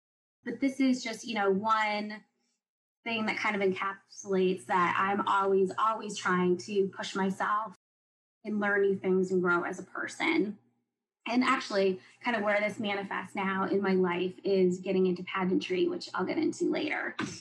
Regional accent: Maine, United States; I grew up in Maine in a really small coastal town

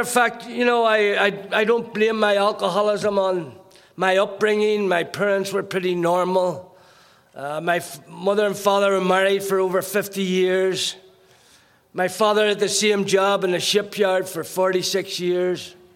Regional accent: Ireland; I was born in Ireland. Bred in Ireland, grew up in Ireland.

